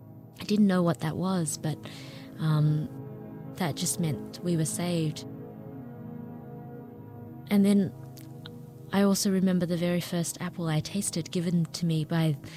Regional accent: Vietnam; also born or lived in Australia; now in San Francisco, United States; And then I say, I'm from Vietnam

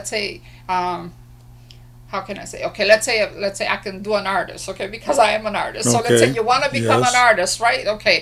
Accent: Greece; I came from Greece. I was born in Greece, so my dad did not want me to become an artist.

